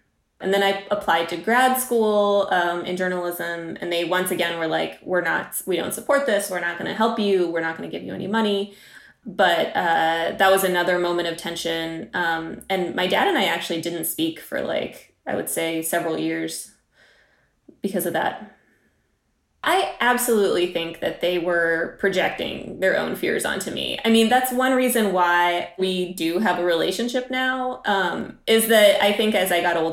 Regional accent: Texas, United States; I got the idea for this book because I was a Russian kid growing up in West Texas.

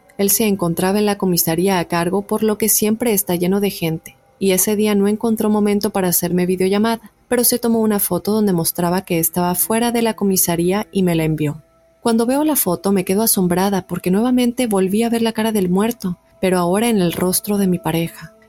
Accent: Salina Cruz, Oaxaca, Mexico; Yo soy también de Oaxaca, del puerto de Salina Cruz, donde tienes tu casa para cuando gustes.

